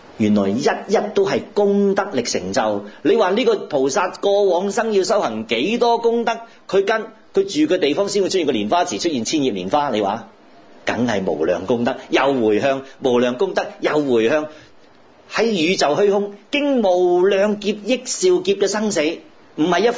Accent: Guangdong, China; 我哋广东人叫做大势至啊

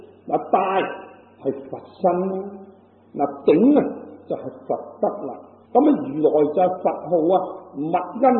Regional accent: Guangdong, China; 就算我哋广东人嚟讲啦，咁啊，亦都有好多嗰啲乡音啦唔同嘅

